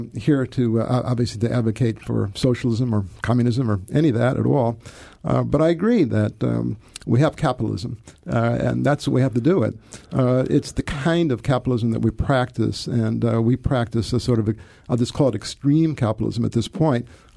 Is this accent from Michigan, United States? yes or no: yes; Detroit, Michigan, United States; I'm from Detroit, from Michigan, and I know quite well how much good they did.